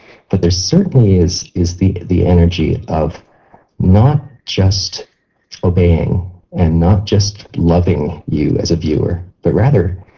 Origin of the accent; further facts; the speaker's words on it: Canada; I mean, as a Canadian, I guess part of my mythology comes from the picture that used to be on the back of the dollar bill.